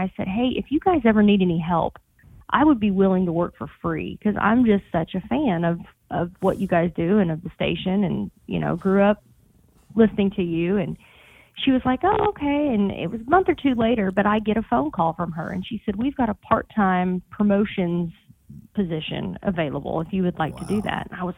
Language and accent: English; Missouri, United States; I grew up in Missouri, that's where I'm from, and originally grew up singing in church very young